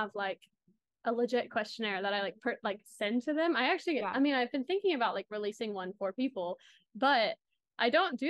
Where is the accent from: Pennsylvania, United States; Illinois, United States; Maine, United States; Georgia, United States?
Georgia, United States; now in Seattle, United States; I live outside of Seattle, might be moving soon, but been there for a couple years now. I'm originally from Georgia, and I do wedding photography